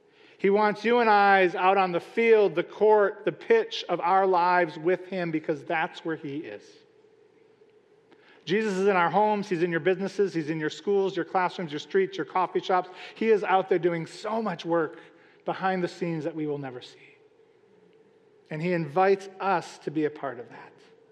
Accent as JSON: {"language": "English", "region": "Wisconsin", "country": "United States", "tie": "born or raised there", "said": "When I was growing up in Wisconsin, I was working retail, and on Sunday afternoon when the Packer game was on"}